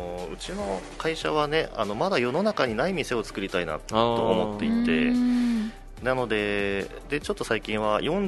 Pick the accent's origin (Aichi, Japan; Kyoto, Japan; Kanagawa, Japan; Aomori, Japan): Aomori, Japan; now in Okinawa, Japan; 青森県なんですよ。